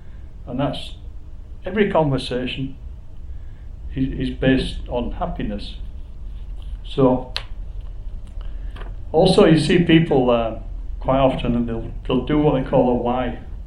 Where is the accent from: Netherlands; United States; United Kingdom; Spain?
United Kingdom; England; born there; moved away as an adult; As you can guess, I was born in England. Just a bit about myself. I was born in England in 51.